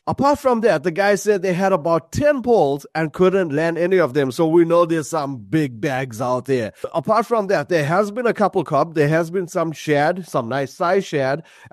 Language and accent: English; Durban, KwaZulu-Natal, South Africa; Now let's get right into Durban, into my hometown, where Mike V and Brad Krubler has some great fishing news to report on.